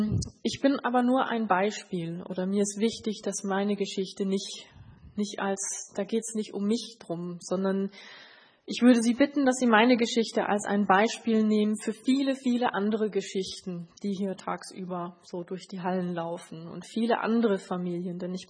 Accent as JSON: {"language": "German", "region": "Berlin", "country": "Germany", "tie": "born or raised there", "said": "Also ich bin geboren in Berlin, ich bin in West-Berlin zur Schule gegangen, das wird ja immer gefragt. Ich bin so am Stadtrand zur Schule gegangen, heute würde man sagen Problemkiez."}